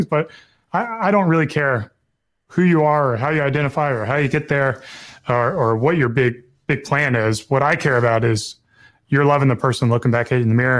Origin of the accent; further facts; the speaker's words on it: the South, United States; Well, so growing up in the South, I remember, and my takeaways from the education I learned was a celebration of capitalism.